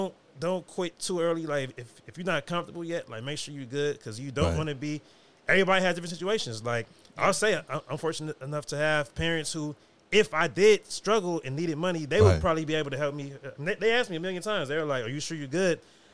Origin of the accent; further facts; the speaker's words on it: United States; It's like, growing up in America, you always hear that.